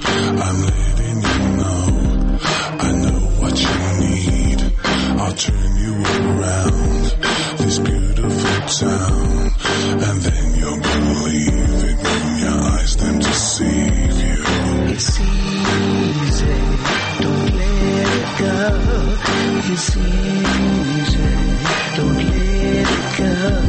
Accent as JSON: {"language": "Persian", "country": "Iran", "said": "به آدم به عنوان یه ایرانی خیلی حال میده"}